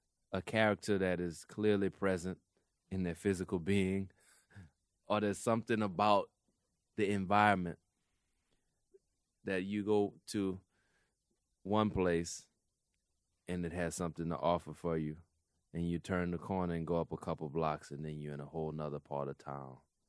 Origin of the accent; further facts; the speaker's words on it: Kenner, Louisiana, United States; But I'm from New Orleans. Well, I'm from Kenner, actually.